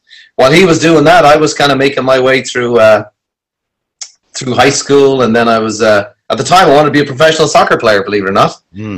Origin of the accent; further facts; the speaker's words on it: Ireland; I'm born and raised in Ireland.